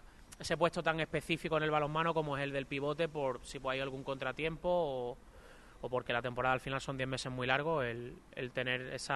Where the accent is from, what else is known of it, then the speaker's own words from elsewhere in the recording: Málaga, Andalusia, Spain; como malagueño en Málaga, en tu ciudad